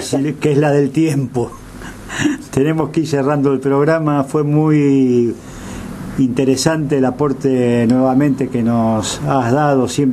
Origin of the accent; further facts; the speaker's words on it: Argentina; nos entristece a todos como argentinos.